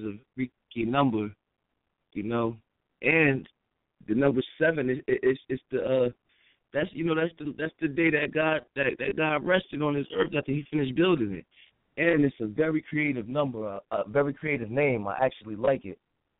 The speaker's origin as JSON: {"language": "English", "town": "Plainfield", "region": "New Jersey", "country": "United States", "tie": "born or raised there", "said": "Well, I'm from Plainfield, New Jersey. You know, I grew up on the eastern of Plainfield"}